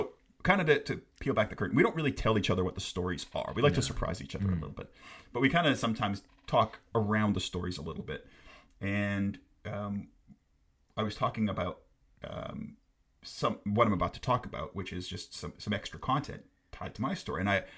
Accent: Canada; So growing up in Canada, they had, like during the commercial breaks

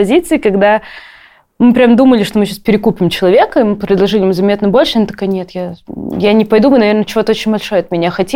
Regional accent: Saint Petersburg, Russia; Простите, я из Петербурга, у нас там колец нету.

